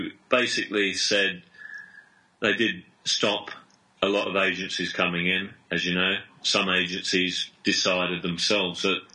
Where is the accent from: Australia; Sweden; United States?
Australia; I did like cricket when I was growing up in Australia